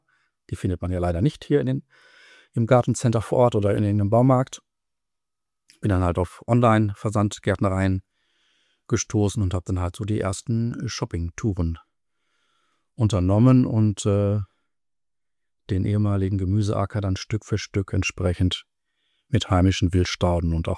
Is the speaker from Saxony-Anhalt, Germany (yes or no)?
no; Gütersloh, North Rhine-Westphalia, Germany; Also ich komme halt aus Gütersloh, und der Ortsteil, in dem wir hier wohnen, der heißt Hollen.